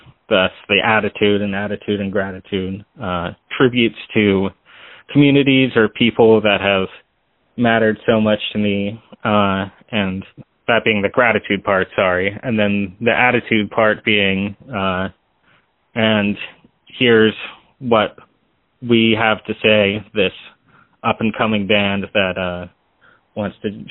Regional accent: Rockville, Maryland, United States; I grew up in Maryland, in a town right outside Washington, D.C. called Rockville. It's a nice place to grow up in the D.C. area.

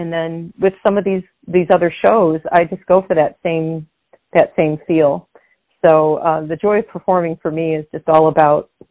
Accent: Lewiston, New York, United States; I'll be opening the Lewiston Jazz Festival in my hometown of Lewiston, New York in August.

